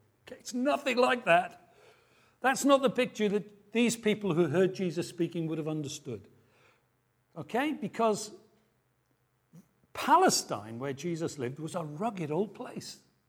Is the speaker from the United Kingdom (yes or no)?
yes; Wales, United Kingdom; Romney Marsh sheep, they tell me it's the best lamb in the world, but I'm Welsh, and I know better.